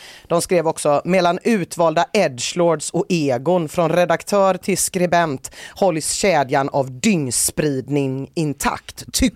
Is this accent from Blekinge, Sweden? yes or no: no; Gothenburg, Västra Götaland County, Sweden; Jag mös när jag läste det här som göteborgare.